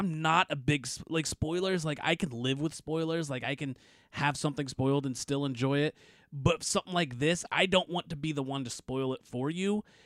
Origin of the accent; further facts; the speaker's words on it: Indiana, United States; I grew up in Indiana, so this was like a big deal.